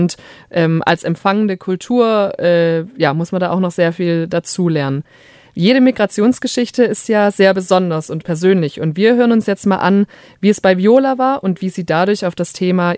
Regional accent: Germany; born there; Ich bin in Deutschland geboren und fühle mich in Deutschland zu Hause.

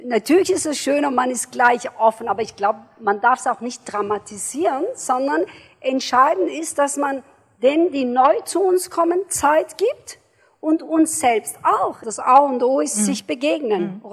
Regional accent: Stuttgart, Baden-Württemberg, Germany; Und ich aus Stuttgart

